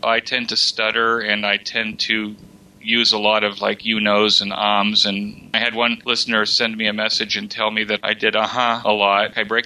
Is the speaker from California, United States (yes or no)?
yes; Los Angeles, California, United States; So when I grew up in Los Angeles, I was listening